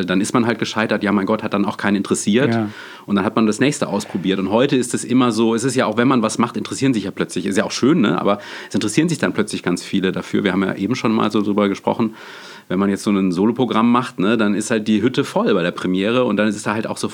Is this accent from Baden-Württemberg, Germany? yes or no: yes; Freiburg, Baden-Württemberg, Germany; ich komme ja aus dem Schwarzwald, also Freiburg